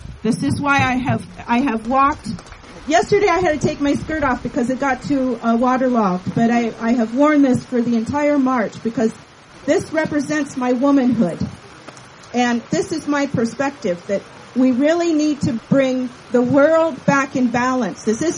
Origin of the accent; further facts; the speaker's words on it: United States; So I'm a Meskwaki Indian. I'm Native American.